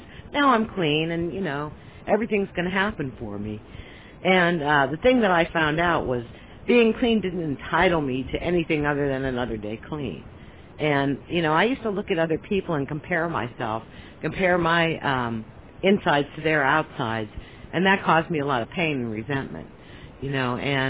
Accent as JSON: {"language": "English", "region": "Pennsylvania", "country": "United States", "also_born_or_lived": "San Francisco Bay Area", "said": "I'm actually originally from Pennsylvania, but I spent most of my life in California, in the San Francisco Bay Area"}